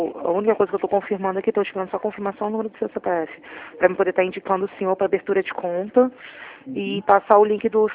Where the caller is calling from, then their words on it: Rio de Janeiro, Brazil; Falo do Rio. Sou da Central